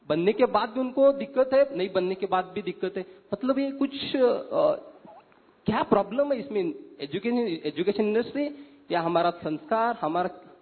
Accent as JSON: {"language": "Hindi", "town": "Pune", "region": "Maharashtra", "country": "India", "said": "मैं पुणे से हूँ।"}